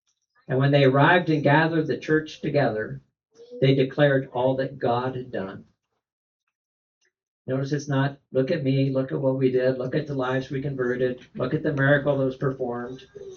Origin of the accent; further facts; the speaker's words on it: Kentucky, United States; There's a reason why I have somebody else do the scripture reading, because I grew up in Kentucky, right? I don't know how to say things.